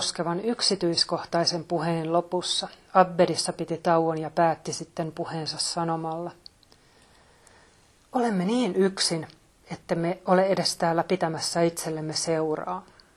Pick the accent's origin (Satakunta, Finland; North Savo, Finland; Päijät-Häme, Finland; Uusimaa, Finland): Päijät-Häme, Finland; Lahti; Mä oon asunut lapsena Lahdessa.